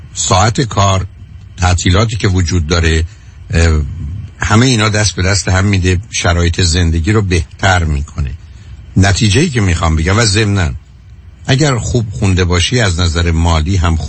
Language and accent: Persian; Iran; مثل ماهایی که از ایران آمدیم